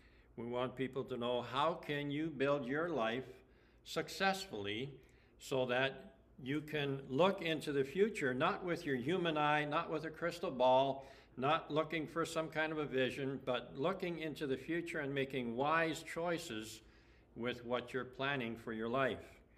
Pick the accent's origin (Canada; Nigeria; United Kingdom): Canada; Ontario; When I was a child, I remember that on Sundays, I grew up in Ontario